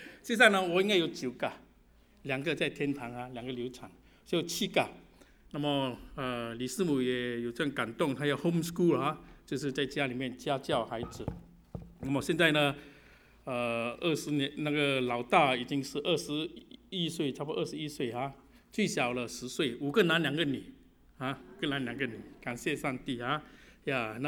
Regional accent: Singapore; now in Toronto, Canada; 她是香港人，我是从新加坡来的啊

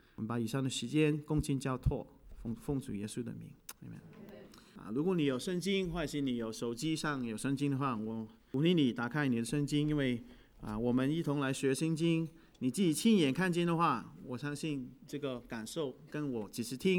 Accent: Hong Kong; first language Cantonese; Chinese is a second language; 我的背景是粤语，因为我是从香港来。我的侍奉的背景就是粤语

